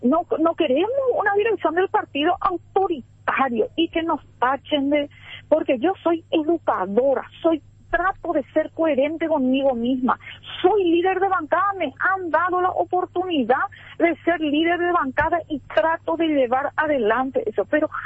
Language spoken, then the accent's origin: Spanish; Paraguay; yo decirle como mujer, decirle como liberal, como senadora y como paraguaya